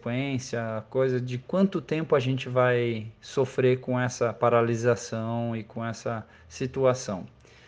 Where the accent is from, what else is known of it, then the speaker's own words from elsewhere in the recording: Brazil; Mas, como um bom brasileiro, a gente não desiste nunca, né?